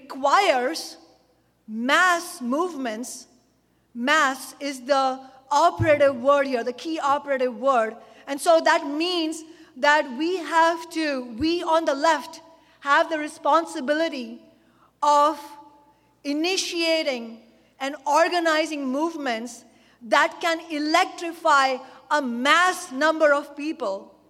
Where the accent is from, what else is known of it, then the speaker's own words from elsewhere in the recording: India; now in United States; as an immigrant in the United States. You know, particularly an immigrant from a poor country. I'm from India.